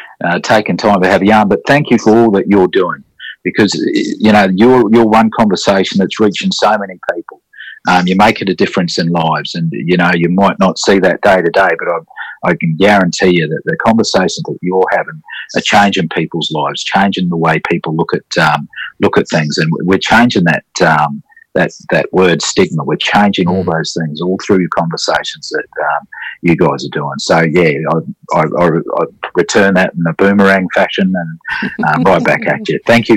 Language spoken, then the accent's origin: English; New Zealand; now in Australia; You know, I'm a Kiwi, and when I come over